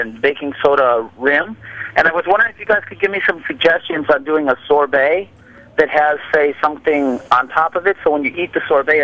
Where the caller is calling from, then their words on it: Chicago, Illinois, United States; I'm calling from Chicago.